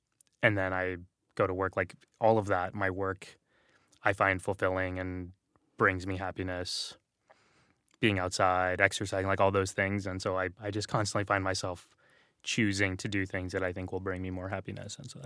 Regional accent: San Antonio, Texas, United States; we grew up in San Antonio, which it's majority minority. It's mostly minorities. And so, and largely Latino, mostly Hispanic.

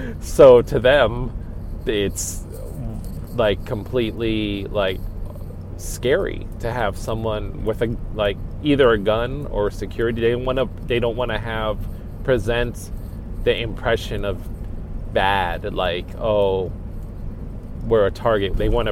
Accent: United States; As an American, if you go to the gun range, those people who you are quote-unquote afraid of or whatever, you're not going to be afraid of because you're part of the gun culture then.

